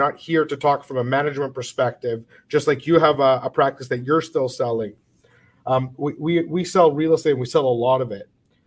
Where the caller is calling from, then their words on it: Toronto, Ontario, Canada; And I'm speaking from Toronto and you're in Vancouver.